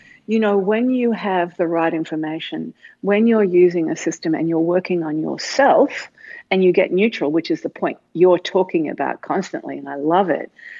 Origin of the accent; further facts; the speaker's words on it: Australia; I mean, I'm an Australian and I go to the gym in the morning.